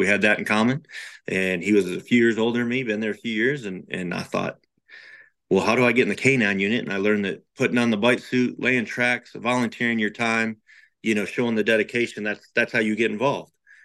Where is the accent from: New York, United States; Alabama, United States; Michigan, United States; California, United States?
Michigan, United States; Hadley; Growing up in Hadley, Michigan, my county, my city, they didn't have working dogs.